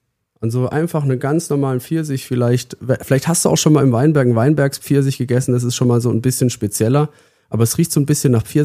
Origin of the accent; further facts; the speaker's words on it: Baden-Württemberg, Germany; aus Baden, aus meiner Heimat.